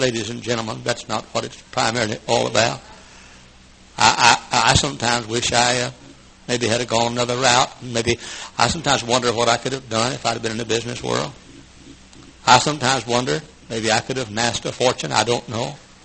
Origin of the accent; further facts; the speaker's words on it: Dallas, Texas, United States; And maybe run for office there in my hometown of Dallas.